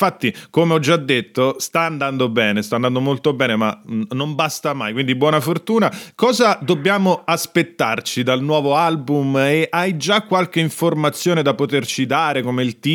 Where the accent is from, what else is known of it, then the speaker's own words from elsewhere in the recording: Rome, Lazio, Italy; born there; io sono romano di nascita